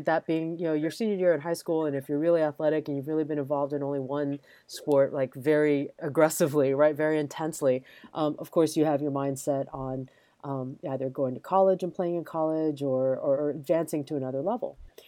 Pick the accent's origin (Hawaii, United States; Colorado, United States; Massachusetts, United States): Hawaii, United States; I come from Hawaii. And in Hawaii, sports is all sports are the national pastime.